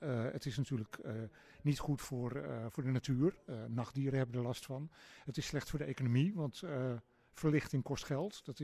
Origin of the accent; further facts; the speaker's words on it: Utrecht, Netherlands; ik groeide ook op in de Randstad in een dorpje onder de rook van Utrecht